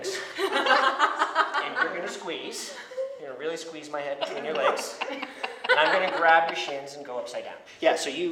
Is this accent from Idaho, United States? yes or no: yes; Idaho, United States; also born or lived in New York; So I grew up in Idaho, moved to New York, became a salsa dancer, competed and performed, moved back to Idaho and picked up country dancing.